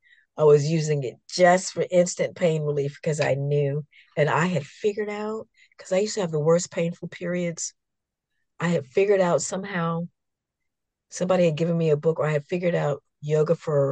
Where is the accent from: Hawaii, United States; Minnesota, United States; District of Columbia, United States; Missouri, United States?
District of Columbia, United States; Washington; moved away as an adult; also born or lived in Belgium; now in Sweden; I moved to Sweden. Now that's even further north and further far away from my hometown of Washington, D.C. Fewer people who look like me, African American people, maybe fewer Americans that I was meeting originally.